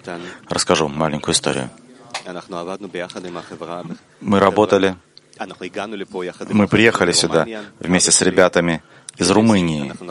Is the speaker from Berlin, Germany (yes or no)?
yes; Berlin, Germany; я из Берлина.